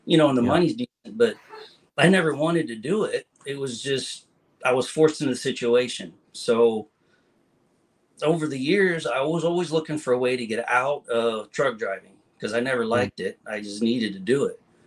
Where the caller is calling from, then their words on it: Edinburg, Texas, United States; From Edinburgh, Texas.